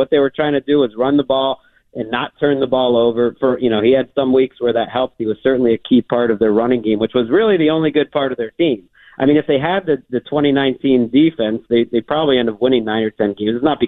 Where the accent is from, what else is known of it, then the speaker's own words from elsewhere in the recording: Massachusetts, United States; And I grew up in Western Massachusetts.